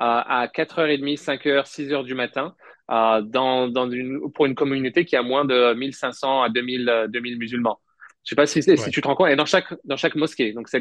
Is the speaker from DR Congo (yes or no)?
no; France; Ça, je pense que c'est ce qui me manquait moi à l'époque quand j'ai grandi en France.